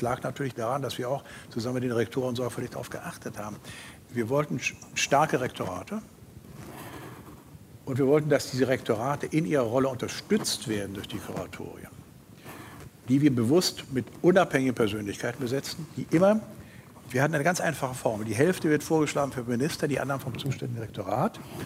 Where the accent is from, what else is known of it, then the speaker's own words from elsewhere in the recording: East Germany, Germany; Das muss ich mal als Ossi völlig offen sagen.